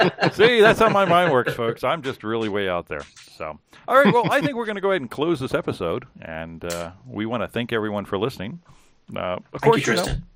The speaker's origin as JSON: {"language": "English", "country": "United States", "said": "because as an American, of course, I'm a little bit of an idiot"}